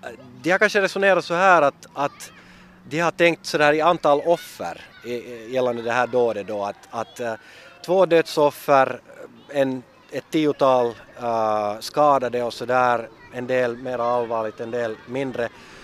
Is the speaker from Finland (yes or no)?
no; Cairo, Cairo Governorate, Egypt; Eftersom jag är uppvuxen i Kairo, en megastad med nästan 20 miljoner dagstid i alla fall